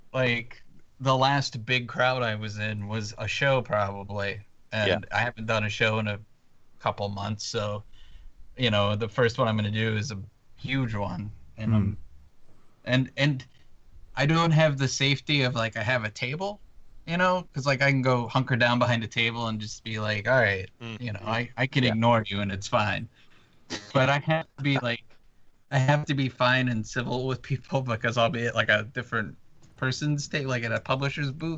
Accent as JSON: {"language": "English", "town": "Spokane", "region": "Washington", "country": "United States", "said": "I love Seattle. I'm from Spokane, Washington, originally."}